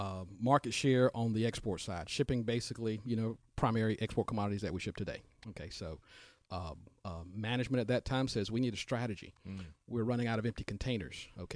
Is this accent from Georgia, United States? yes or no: yes; Georgia, United States; I actually grew up in middle Georgia where a lot of that stuff was mined